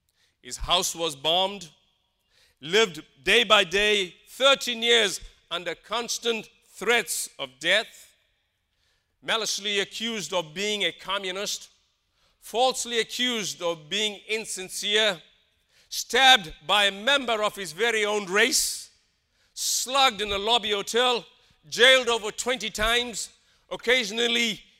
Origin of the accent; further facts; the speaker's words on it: South Africa; I grew up in apartheid in South Africa.